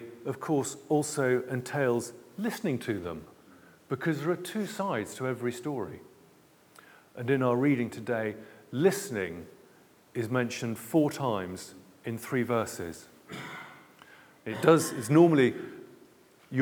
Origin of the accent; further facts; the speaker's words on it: United Kingdom; And we're terribly British.